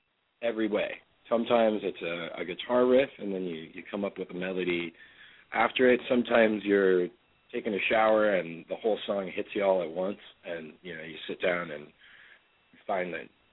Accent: Madison, Wisconsin, United States; we're really looking forward to going into Madison, which is my hometown, so got a little home field advantage there.

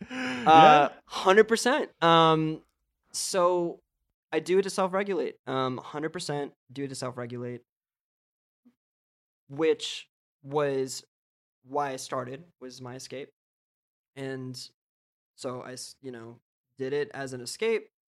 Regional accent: Philadelphia, Pennsylvania, United States; I'm from Philly.

